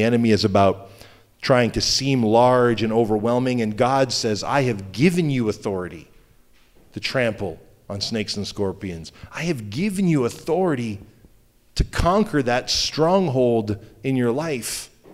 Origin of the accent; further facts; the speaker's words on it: New Brunswick, Canada; I'm Canadian. Eastern Canadian. There's nothing dangerous in New Brunswick.